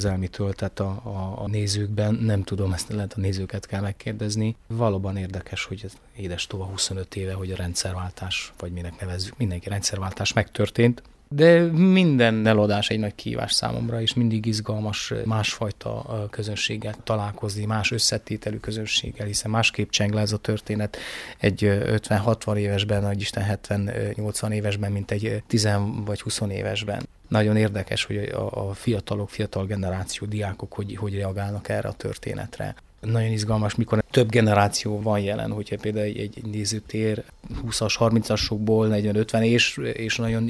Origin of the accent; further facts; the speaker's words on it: Brasov, Brașov County, Romania; én Brassóban nőttem föl, tehát gyakorlatilag majdnem egyszerre tanultam meg román és magyarul